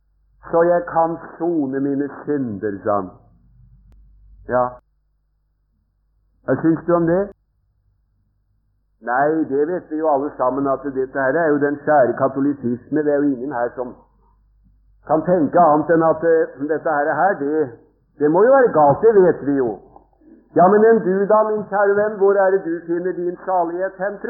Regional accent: Sarpsborg, Østfold, Norway; vi hadde noen hjemme i Sarpsborg

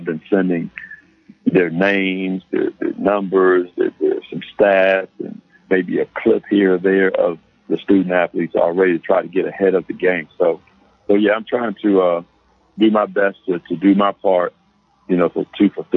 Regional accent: Upper Marlboro, Maryland, United States; I came from a little place. I came from Douglas High School down in Upper Marlboro back in 75.

